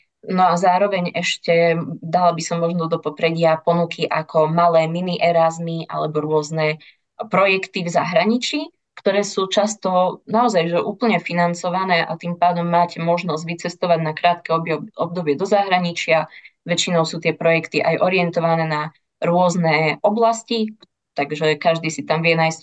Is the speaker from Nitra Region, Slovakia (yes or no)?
no; Košice, Košice Region, Slovakia; S tým, že som z Košic, tak Banská Bystrica mi relatívne vyhovovala.